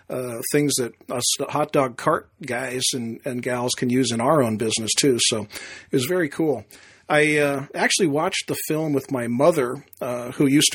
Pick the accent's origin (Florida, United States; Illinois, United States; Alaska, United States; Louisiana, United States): Illinois, United States; Chicago; now in St. Louis, United States; I'm originally from Chicago, so I came up on the Chicago-style hot dogs. Living in St. Louis now, nobody here even heard of those.